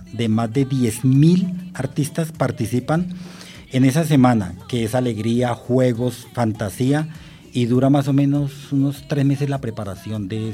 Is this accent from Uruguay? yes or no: no; Colombia; que yo creo que como colombianos debemos de tener bien claro